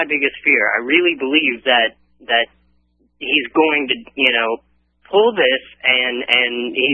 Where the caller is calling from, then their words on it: Shreveport, Louisiana, United States; From Shreveport, Louisiana.